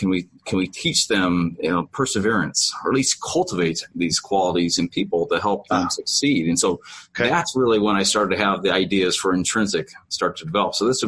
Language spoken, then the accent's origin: English; Harlan, Iowa, United States; I'm a small town Iowa guy. So yeah, I grew up in Harlan, Iowa.